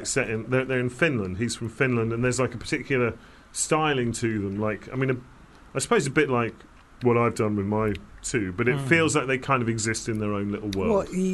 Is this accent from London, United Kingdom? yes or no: yes; London, United Kingdom; In London.